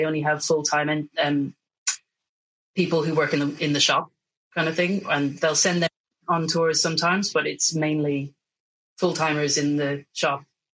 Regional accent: Ireland; I grew up in Ireland

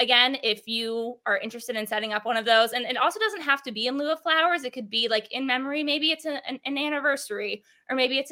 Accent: Virginia, United States; moved away; I'm an Appalachian girl. I'm from Virginia, but I live in Texas now. So I miss the mountains.

